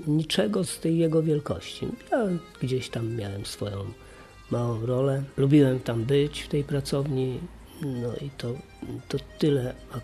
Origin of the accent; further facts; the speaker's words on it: Poznań, Greater Poland Voivodeship, Poland; inny trochę niż my, poznaniacy